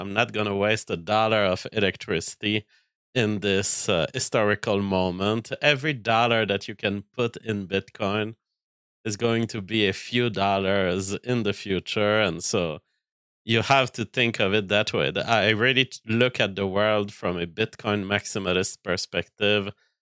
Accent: Canada; because I'm a Canadian, basically

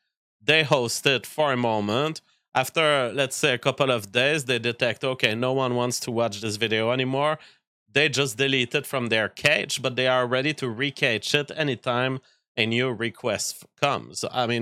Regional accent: Canada

